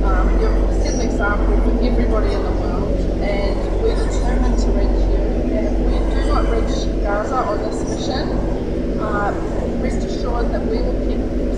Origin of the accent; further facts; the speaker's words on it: New Zealand; now in Australia; I'm a doctor and I'm from New Zealand. Now living in Australia